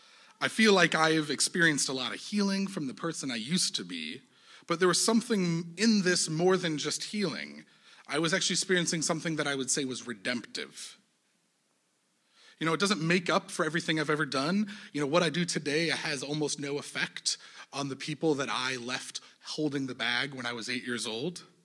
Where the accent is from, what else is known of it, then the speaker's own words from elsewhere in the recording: Evanston, Illinois, United States; It brought up memories of me growing up in Evanston.